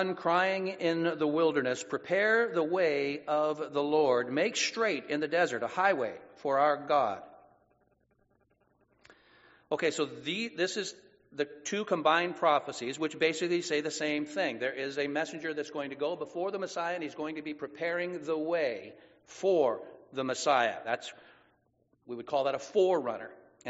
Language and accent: English; Santa Rosa, California, United States; born there; I was born in Santa Rosa.